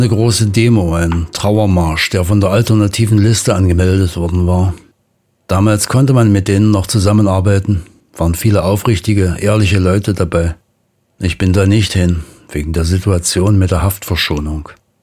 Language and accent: German; Spandau, Berlin, Germany; sogar in Spandau, wo ich herkomme